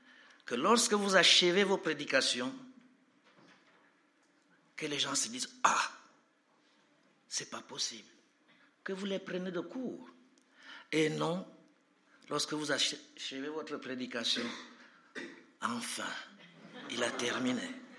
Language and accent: French; Cameroon; moved away; also born or lived in Mali / Burkina Faso; c'est comme ça que je suis parti du Cameroun pour le Mali, faire une école de formation des disciples.